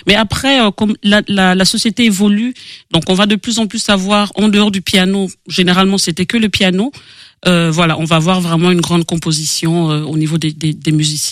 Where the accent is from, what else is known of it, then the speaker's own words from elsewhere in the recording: Gabon; je viens du Gabon. Je viens du Gabon, c'est l'Afrique centrale.